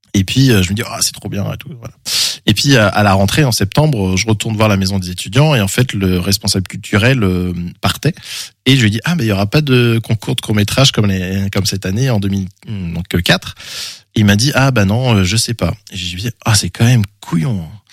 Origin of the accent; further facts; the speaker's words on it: Cognac, Nouvelle-Aquitaine, France; also born or lived in Île-de-France; j'ai dit que je suis né en région parisienne, mais en fait, à l'âge de 8 ans, mes parents ont déménagé à Cognac, en Charente. Donc j'ai grandi en Charente.